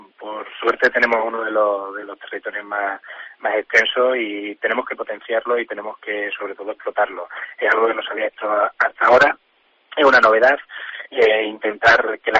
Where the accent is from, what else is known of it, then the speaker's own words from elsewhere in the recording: Cáceres, Extremadura, Spain; como si somos cacereños y no conocemos esto, ¿cómo podemos creer y ver nuestra ciudad, ¿no?